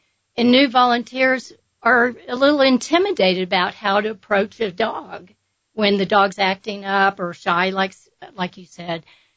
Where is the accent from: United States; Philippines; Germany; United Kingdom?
United States; Austin, Texas; I'm from Austin, Texas. I'm a seasonal resident here in the Ruidoso area up in Alto.